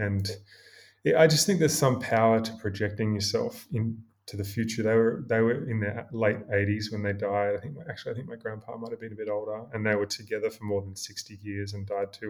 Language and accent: English; Queensland, Australia; now in United States; if I didn't feel at home growing up in Queensland, if I didn't feel like I could express myself, the second I got to the US, it felt like a great spiritual exhalation.